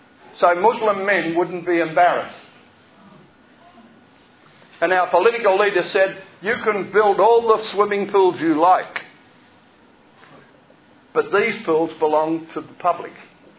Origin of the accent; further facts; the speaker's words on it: Australia; I went to Israel because I'm an Aussie and I love my country.